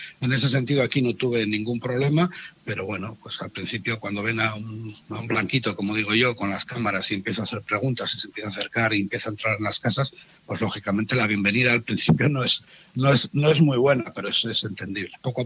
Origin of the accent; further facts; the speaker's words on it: Cantabria, Spain; volver aquí a Santander o a Cantabria y hacer un trabajo en mi tierra y mostrarlo en mi tierra